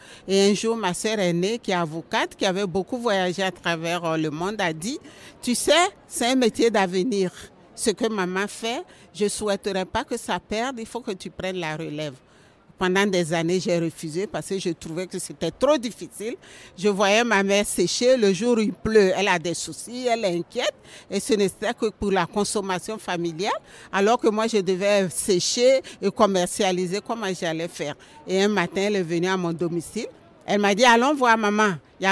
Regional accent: Côte d’Ivoire; je viens de la Côte d'Ivoire.

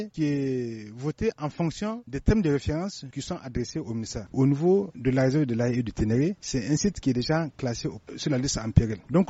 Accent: Niger; Il nous appartient, en tant que Nigérien, de voir quelles sont les dispositions à prendre

